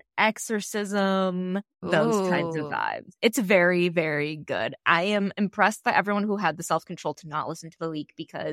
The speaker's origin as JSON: {"language": "English", "town": "Chicago", "region": "Illinois", "country": "United States", "said": "And I'm a Chicagoan, as many people know."}